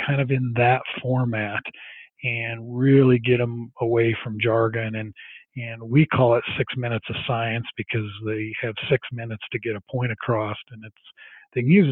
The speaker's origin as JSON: {"language": "English", "region": "Midwest", "country": "United States", "tie": "born or raised there", "said": "it might be because I grew up in the Midwest"}